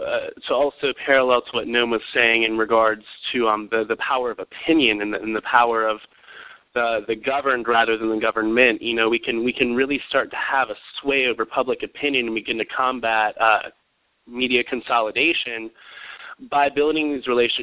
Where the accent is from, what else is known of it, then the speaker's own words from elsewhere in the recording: Richmond, United States; I'm actually from Richmond as well